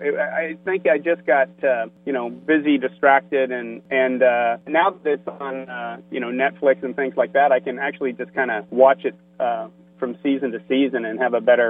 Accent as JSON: {"language": "English", "region": "Kansas", "country": "United States", "said": "you know, I'm from Kansas and I had an uncle who always said that you have to ride the horse in the direction it's going."}